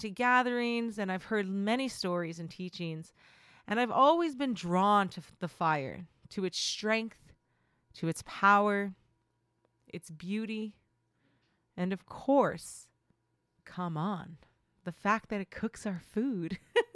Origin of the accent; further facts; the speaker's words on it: Broken Head Ojibwe Nation, Manitoba, Canada; I am from the Fish Clan, and my home community is Broken Head Ojibwe Nation.